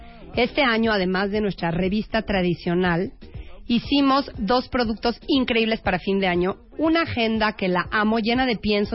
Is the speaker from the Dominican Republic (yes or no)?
no; Mexico; No, yo soy muy sí, de México